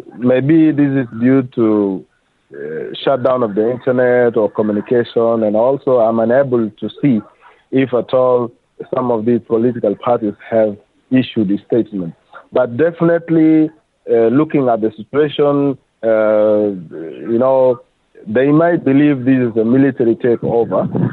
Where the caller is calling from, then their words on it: Khartoum, Sudan; I'm speaking from Khartoum South